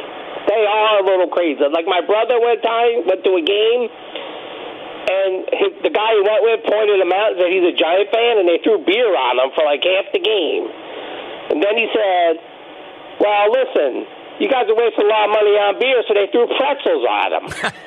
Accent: Atlantic Highlands, New Jersey, United States; No, I'm from Atlantic Highlands in New Jersey, up near Sandy Hook.

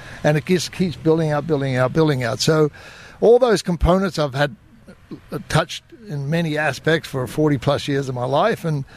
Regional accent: Queensland, Australia; I said, well, I grew up on the Great Barrier Reef. I dive with sharks.

